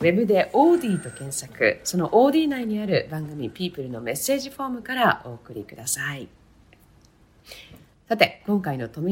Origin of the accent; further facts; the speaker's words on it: Kobe, Hyogo, Japan; この自分の故郷である神戸に引っ越しをして、この神戸の街をね、うん、歩いてるとやっぱりそのいろんな生まれ育った街なので